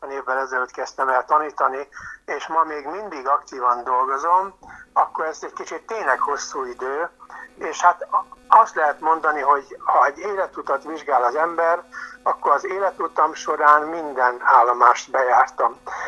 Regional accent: Pest, Hungary; born there; nem idevalósi, nem megyei vagyok, Pest megyében születtem, és hát onnan pályáztam akkor ide

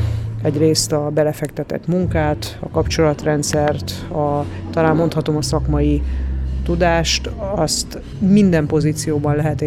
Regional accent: Zalaegerszeg, Zala, Hungary; hiszen én zalaegerszegi vagyok

